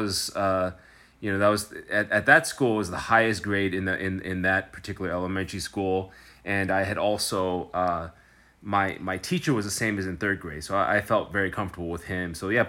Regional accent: Columbus, Ohio, United States; also born or lived in Chicago; I was born here in Chicago as well, and but I don't have any early memories of Chicago because we moved to Ohio early on. So all of my childhood memories are from Columbus, Ohio, which is in the central part of the state of Ohio.

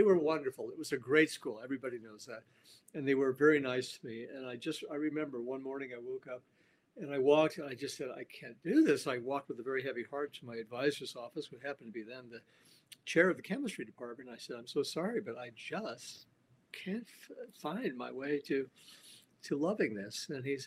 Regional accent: Normal, Illinois, United States; So yeah, I grew up in the Midwest in Central Illinois, and have not actually lived there for a long time, but that makes an impression.

